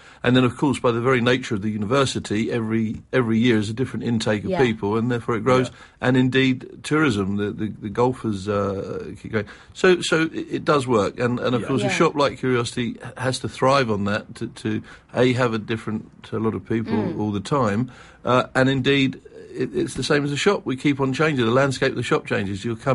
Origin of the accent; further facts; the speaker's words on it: London, United Kingdom; moved away; also born or lived in New York; Well, originally I'm from London, as your listeners can tell by the accent. I moved up here some 10 years ago after having lived in New York in the States for quite a while.